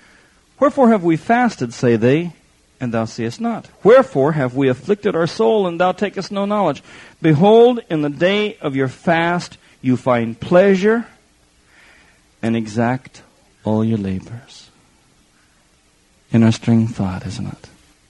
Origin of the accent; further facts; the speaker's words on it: United States; I grew up in America, in a church system who threw the Old Testament away, could care less what God means about the Sabbath day.